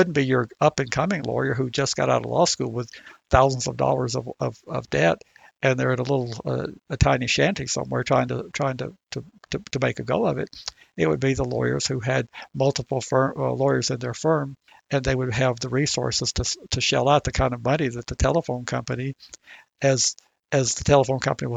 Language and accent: English; the South, United States; As I grew up in the South, you go in those churches